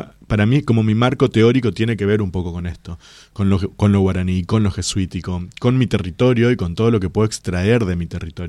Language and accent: Spanish; Apóstoles, Misiones, Argentina; Yo soy de Apóstoles, nacido en esa misma casa. O sea, mi padre era médico y yo nací, tenía la clínica y nací en esa misma casa.